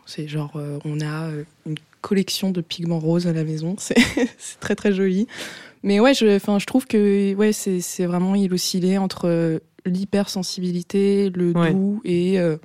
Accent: Paris, Île-de-France, France; also born or lived in Vitry-sur-Seine; Alors, je suis née à Paris, j'ai grandi à Paris. Et quand j'avais à peu près 6 ans, on est parti en Afrique.

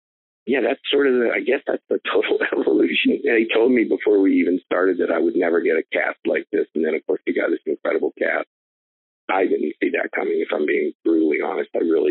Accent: Fairmont, West Virginia, United States; my hometown, Fairmont, West Virginia, they started the Feast of Seven Fishes Festival

